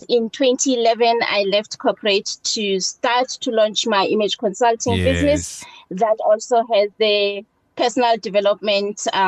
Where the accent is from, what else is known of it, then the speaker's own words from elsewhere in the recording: Tsakane, Gauteng, South Africa; also born or lived in Dundonald; I was born in Tsakane.